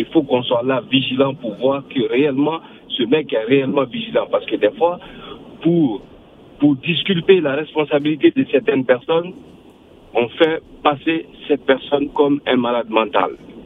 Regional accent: Guinea; Je parle en tant que Guinéen, je parle en tant qu'Africain.

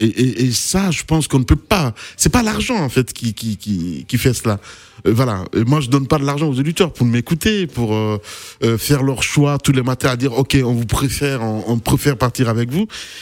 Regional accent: Guinea; parce que c'est des Guinéens, comme je suis Guinéen aussi

